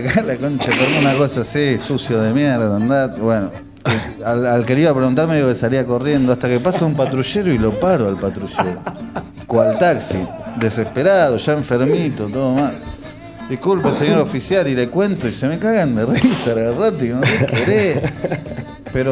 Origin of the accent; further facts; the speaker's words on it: Argentina; now in New York, United States; yo soy argentina, vine a ver un concierto, vine a tocar acá con una banda